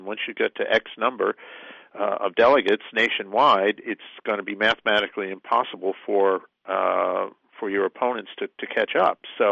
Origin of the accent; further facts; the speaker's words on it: Pennsylvania, United States; I mean, my home state here is Pennsylvania, and the way we do it is there's, in essence, two things going on simultaneously.